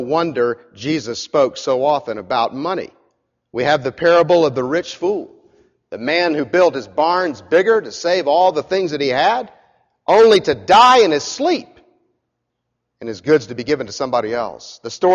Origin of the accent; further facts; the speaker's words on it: United States; We want to amass goods. Part of being an American, but unfortunately it goes against the grain.